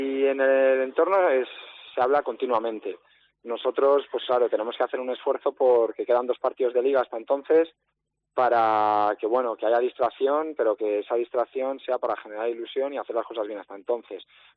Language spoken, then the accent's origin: Spanish; Valladolid, Castile and León, Spain; mis abuelos por parte de madre, pues de Oviedo, de Oviedo Capital. Y bueno, aparte, yo soy de Valladolid.